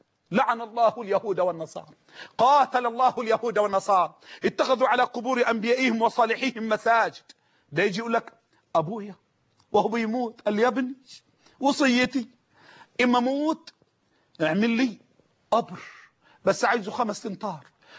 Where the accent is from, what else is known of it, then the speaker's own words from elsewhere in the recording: Egypt; بلهجتنا المصريين